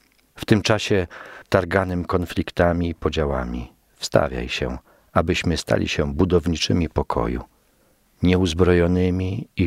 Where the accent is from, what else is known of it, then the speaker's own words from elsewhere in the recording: Białystok, Podlaskie Voivodeship, Poland; Ja pochodzę z diecezji białostockiej, właściwie samego Białegostoku.